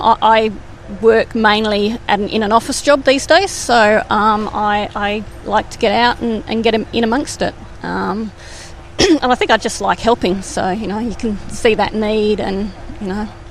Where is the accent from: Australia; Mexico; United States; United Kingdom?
Australia; New South Wales; I think I came from New South Wales, so down there I was an SES volunteer. But when we moved up here, we were living rural